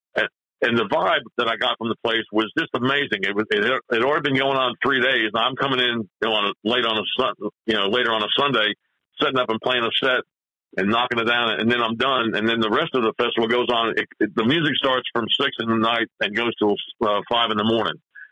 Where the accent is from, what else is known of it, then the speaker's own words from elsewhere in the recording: New Jersey, United States; now in Georgia, United States; You know, and I'm not from Oklahoma. I'm a Jersey boy, you know, living in Georgia, falling into Oklahoma.